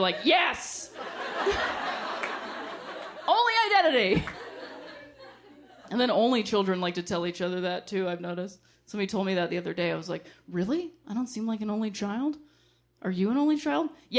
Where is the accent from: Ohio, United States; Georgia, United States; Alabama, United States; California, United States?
Ohio, United States; I'm from Ohio originally. I like to call that the thinking man's Indiana. It's a fun place. Being from Ohio, a lot of my family are hillbillies.